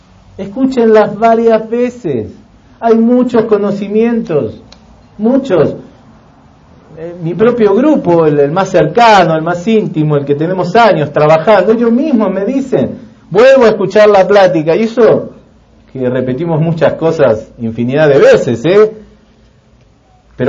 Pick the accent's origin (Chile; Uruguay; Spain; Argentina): Argentina; born there; no fue para nada fácil allá en Argentina, donde nacimos.